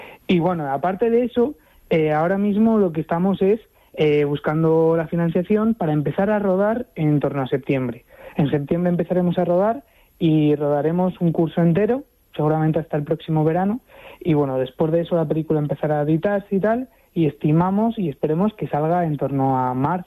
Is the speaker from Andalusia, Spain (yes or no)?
no; Salamanca, Castile and León, Spain; yo mismo soy de Salamanca